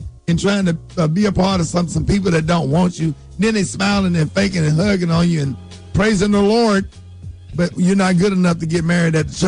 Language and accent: English; Birmingham, Alabama, United States; See, growing up in Birmingham, Alabama, and just living in the South, I'm used to it.